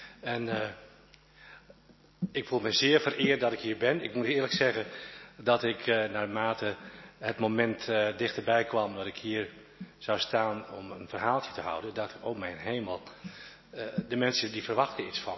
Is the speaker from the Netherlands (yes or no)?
yes; Garijp, Friesland, Netherlands; Ik kom oorspronkelijk uit Friesland. Ik ben geboren in Garijp, een klein dorp in de buurt tussen Drachten en Leeuwarden. Geboren in een familie van schilders en bakkers.